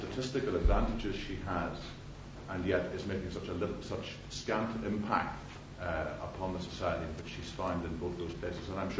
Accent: Northern Ireland, United Kingdom; And I come from Northern Ireland. We have the same thing there.

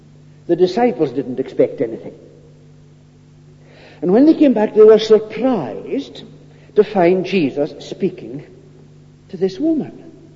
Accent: Scotland, United Kingdom; we're Scottish folk by and large, they're not going to go around wearing their heart on their sleeves

